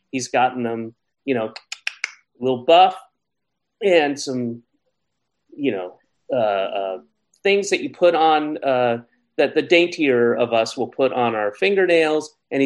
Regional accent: the South, United States; Unfortunately, I grew up in the South. That was one of the very few things that we had for entertainment.

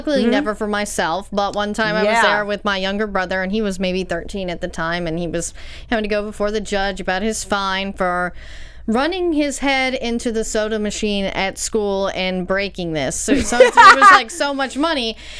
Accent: Tyler, Texas, United States; So that's, well, I'm from Tyler, Texas. It's not that small, but it's not that big.

